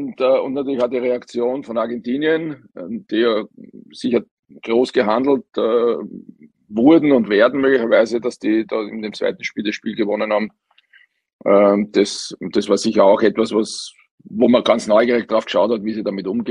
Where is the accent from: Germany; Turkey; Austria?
Austria